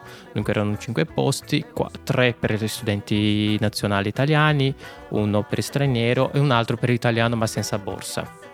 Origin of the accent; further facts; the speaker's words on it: Rio de Janeiro, Brazil; Giusto, vengo da Rio de Janeiro.